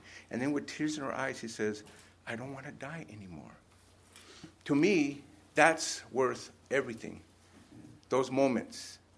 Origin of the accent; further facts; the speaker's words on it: Los Angeles, California, United States; And I'm from the East LA area. It's a completely different area than Northeast Valley.